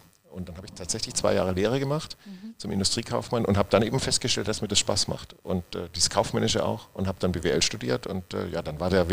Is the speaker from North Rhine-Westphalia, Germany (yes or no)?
no; Baden-Württemberg, Germany; sage ich jetzt mal als ehemals Schwabe, ich komme ja aus Baden-Württemberg ursprünglich